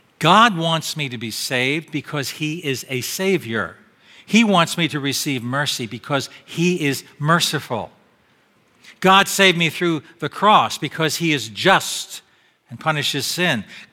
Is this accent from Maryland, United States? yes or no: yes; Annapolis, Maryland, United States; This is Horn Point, down a few blocks from where I grew up in Eastport.